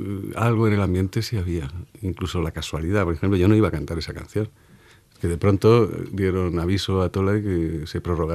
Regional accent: Madrid, Community of Madrid, Spain; Sí, aquí en Madrid.

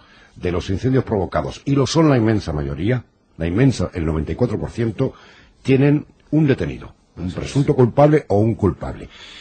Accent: Castile and León, Spain; como en mi tierra también se suceden los incendios en verano, en Sanabria

